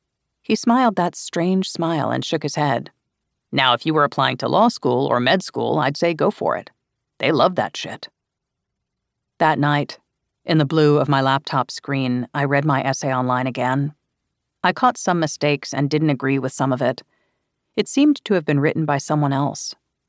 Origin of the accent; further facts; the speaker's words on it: Illinois, United States; In my home state of Illinois, aggravated assault, a felony depending on the circumstances, can get less than a year.